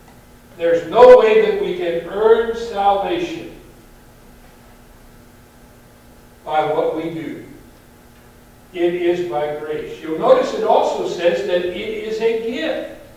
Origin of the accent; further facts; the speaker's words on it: Canton, Ohio, United States; When I was growing up in Canton, Ohio, when I was in high school, I played football.